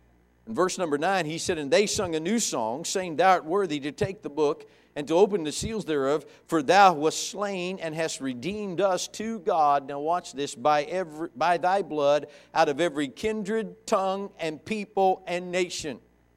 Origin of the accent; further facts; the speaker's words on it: West Virginia, United States; accent: hillbilly; Hey, listen, I'm from West Virginia. I guarantee you, I live in the north of central West Virginia.